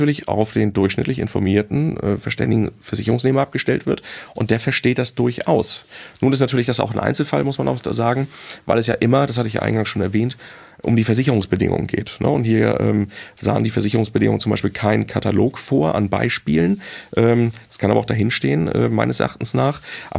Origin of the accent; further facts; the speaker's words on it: Hamburg, Germany; ich sag mal, als Hamburger Ruhe im Karton ist